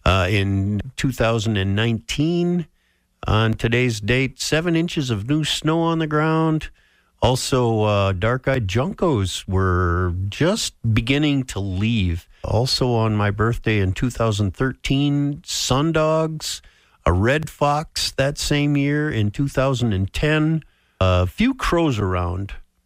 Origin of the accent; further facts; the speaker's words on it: Grand Rapids, Minnesota, United States; I was born in Park Rapids. One sister in Minneapolis. So I guess that's seven. Anyway, moved around a lot until we settled into the Grand Rapids area in 1950. And we've kind of called this place home ever since.